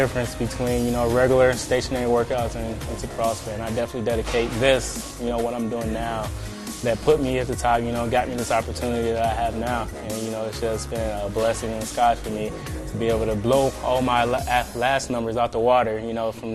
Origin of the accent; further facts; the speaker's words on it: Dayton, Ohio, United States; I brought you back to my hometown, Dayton, Ohio. Shows you where I grew up.